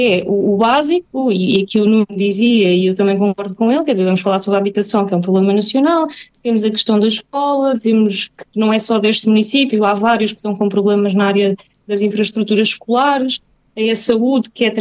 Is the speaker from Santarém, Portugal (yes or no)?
yes; Cartaxo, Santarém, Portugal; até porque eu cresci no Cartaxo e portanto conheço muito bem a Azambuja